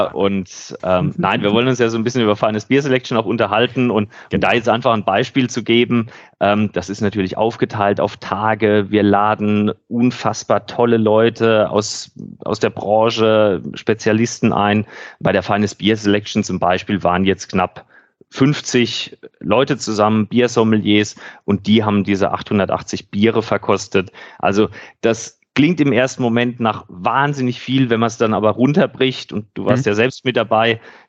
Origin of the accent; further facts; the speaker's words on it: Neustadt an der Weinstraße, Rhineland-Palatinate, Germany; born there; ich komme tatsächlich gebürtig aus Neustadt an der Weinstraße